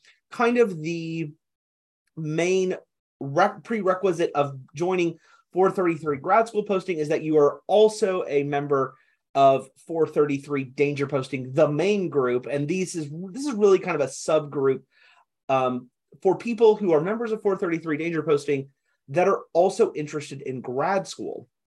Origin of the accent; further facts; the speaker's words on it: Texas, United States; I grew up in the Texas band system, and I really enjoyed my experiences in high school band.